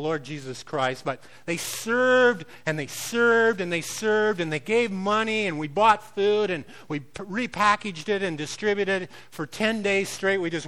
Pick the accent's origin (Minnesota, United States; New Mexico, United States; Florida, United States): Minnesota, United States; this guy out of Wisconsin, I'm from Minnesota, this guy out of Wisconsin and his boss went with us.